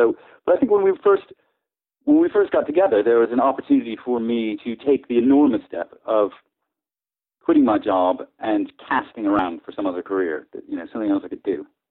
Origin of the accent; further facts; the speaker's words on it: Norwalk, Connecticut, United States; Yeah, well, I've been here 25 years, but I'm from Norwalk.